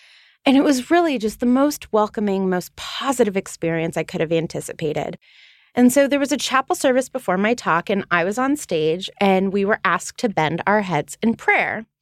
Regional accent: London, United Kingdom; My hometown.

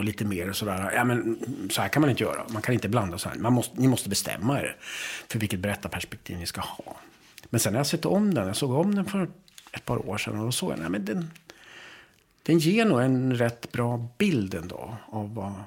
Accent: Boden, Norrbotten County, Sweden; när jag växte upp där i Boden

